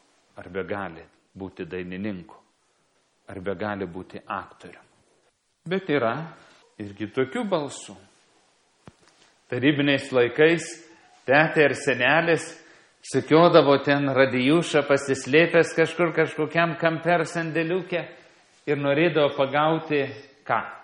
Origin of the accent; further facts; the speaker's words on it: Panevėžys, Panevėžys County, Lithuania; Aš augau Panevėžyje, tai laikraštis, kurį skaitydavom, buvo Panevėžio balsas pasirodo.